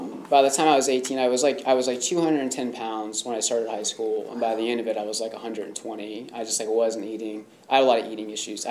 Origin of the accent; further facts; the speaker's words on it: Hollister, California, United States; I grew up in Hollister, California, and there was a predominant Latino gang there that I hung out